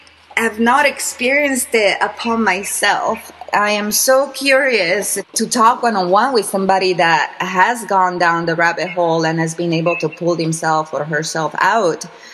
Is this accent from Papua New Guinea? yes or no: no; Veneto, Italy; I am originally from Italy, from Veneto specifically, which got really hit super hard right at the top of it all.